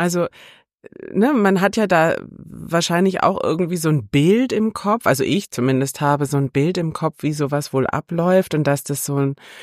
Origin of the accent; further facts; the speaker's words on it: Bavaria, Germany; Ich bin ja auch aus Bayern im Ursprung. Ja. Tatsächlich. Ja, aus der Nähe von Regensburg.